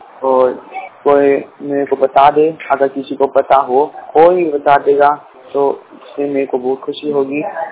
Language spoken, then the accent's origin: Hindi; Rajasthan, India; now in Ajmer, India; Adarsh Nagar blind school Ajmer में पढ़ता हूँ। मैं 100% ब्लाइंड हूँ। मेरा जिला है झुंझुनू, राजस्थान।